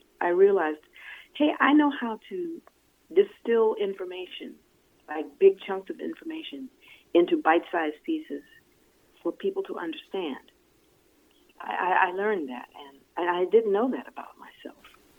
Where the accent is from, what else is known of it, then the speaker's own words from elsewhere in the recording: Virginia, United States; Whereas my experience in growing up in Jim Crow, with Jim Crow laws on the books in Virginia, my experience was nobody I knew that looked like me ever talked to white people like that.